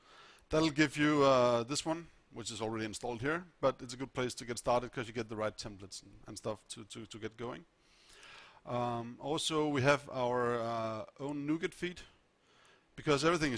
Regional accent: Denmark; English is a second language; I'm from Denmark, which is why I don't speak Dutch very well.

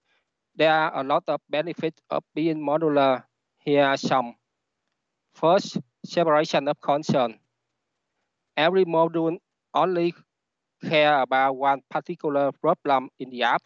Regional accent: Vietnam; English is a second language; My name is … I'm from Vietnam.

